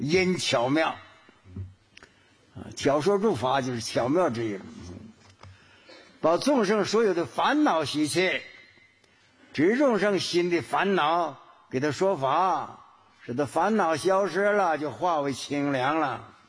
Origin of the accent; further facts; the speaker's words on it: Quanzhou, Fujian, China; 是我们泉州人啊